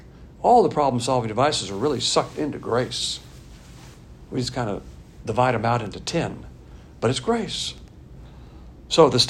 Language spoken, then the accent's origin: English; the South, United States; I know I'm from the South, but I talk so fast sometimes when I get excited.